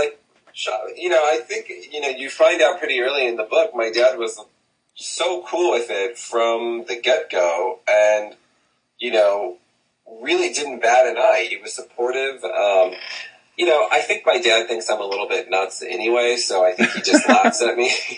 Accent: Midwest, United States; now in New York, United States; my background is I'm from the Midwest, from a small town in the Midwest.

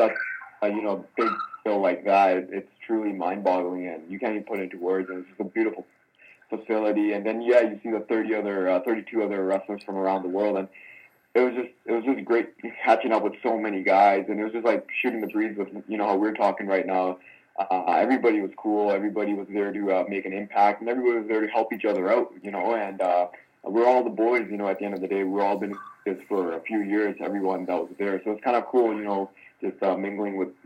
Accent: Canada; We're from Canada, but we're very proud of our Indian heritage.

